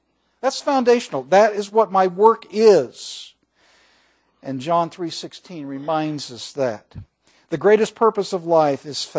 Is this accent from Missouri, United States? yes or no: yes; Kansas City, Missouri, United States; And I grew up in Kansas City, and Hallmark is headquartered there.